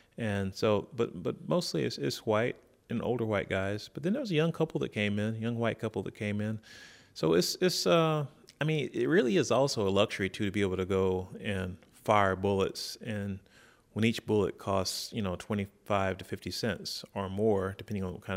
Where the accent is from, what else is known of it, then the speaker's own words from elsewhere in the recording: the South, United States; I think when I was growing up in the South, we used to say, don't talk about three things, religion, politics, and abortion.